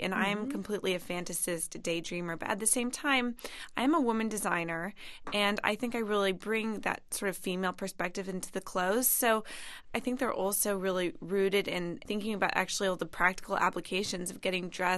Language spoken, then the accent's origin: English; California, United States; And I'm from California, so I always have that influence too.